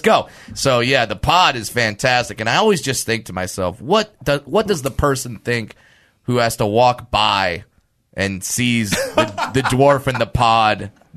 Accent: United States; okay, I'm American. How much of my material is

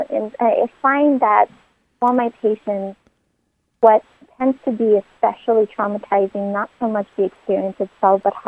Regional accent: Ukraine; I was born and raised in Ukraine. That's where my family and I are from.

